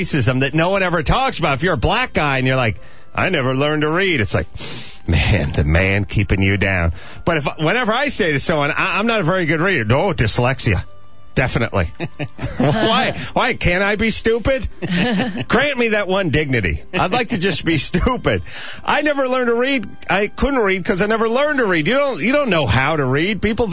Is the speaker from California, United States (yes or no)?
yes; North Hollywood, California, United States; I grew up in North Hollywood, poor, but not proud.